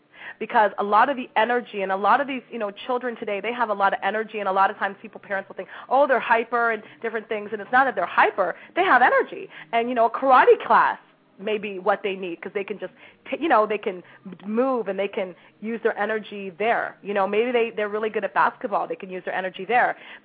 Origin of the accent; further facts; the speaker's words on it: Toronto, Ontario, Canada; also born or lived in Windsor; being from the, you know, Caribbean background, growing up in Toronto, you know, going to university and living in Windsor for 15 years and working in Detroit